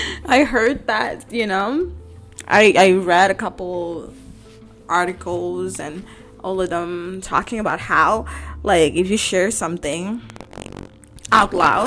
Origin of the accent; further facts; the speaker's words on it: Indonesia; English is a second language; I'm from Indonesia, so like my English is not as what you think it is. But yeah, you see me dark skin, but I'm from Indonesia. Like I'm black, but I'm from Indonesia.